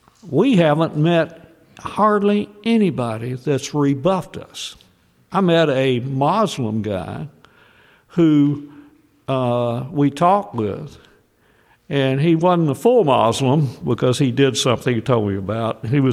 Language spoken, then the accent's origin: English; the South, United States; I'm a Southerner.